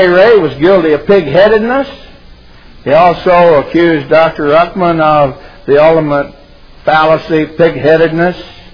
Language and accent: English; England, United Kingdom; But as far as my own personal as an Englishman, yeah, I'm King James only.